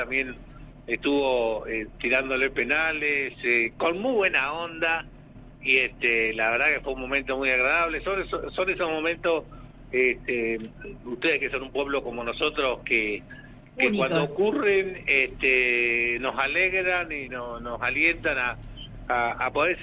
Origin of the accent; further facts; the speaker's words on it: Patagonia, Argentina; No nos asusta, somos patagónicos, pero bueno, ahora la verdad que hay unos días, ha hecho unos días de frío